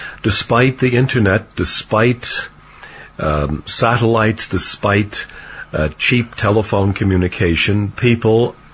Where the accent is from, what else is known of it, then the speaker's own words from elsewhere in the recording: Hawthorne, New Jersey, United States; Still exists, still runs through my native town, my hometown of Hawthorne, New Jersey.